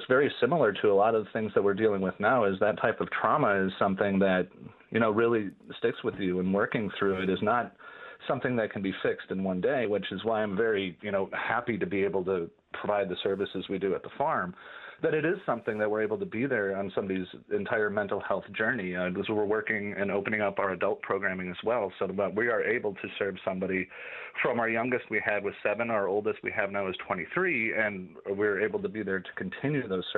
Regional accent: Sheboygan, Wisconsin, United States; also born or lived in New York City; I moved back to Wisconsin. I'm originally from Sheboygan, so coming back here was something that was very important to me.

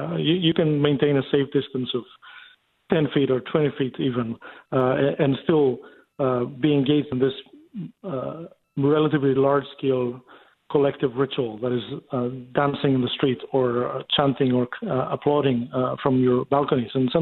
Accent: Greece; In my home country, I come from Greece

